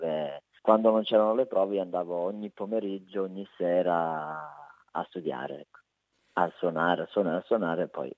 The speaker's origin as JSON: {"language": "Italian", "region": "Calabria", "country": "Italy", "tie": "born or raised there", "said": "sta sempre lì vicino al mio paese, anzi in città, a Catanzaro"}